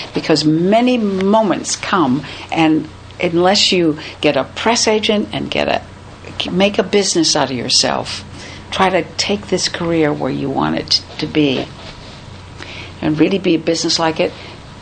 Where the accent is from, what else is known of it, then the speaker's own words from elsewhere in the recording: Albert Lea, Minnesota, United States; My hometown is naming their theater after me.